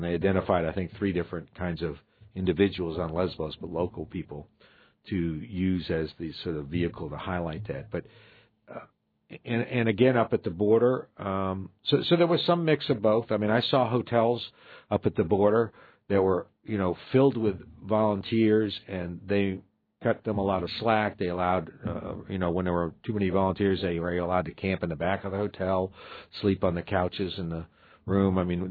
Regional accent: Haines, Alaska, United States; I'm from Haines.

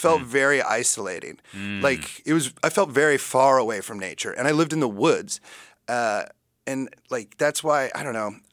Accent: Iowa, United States; But also I grew up in Iowa, which is 5 years behind.

